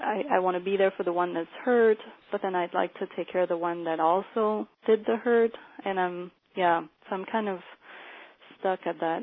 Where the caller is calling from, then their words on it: Germany; I'm calling from Germany.